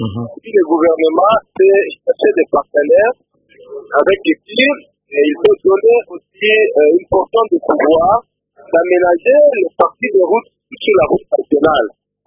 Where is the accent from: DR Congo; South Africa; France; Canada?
DR Congo; Lubudi, Lualaba; Chez nous à Lubudi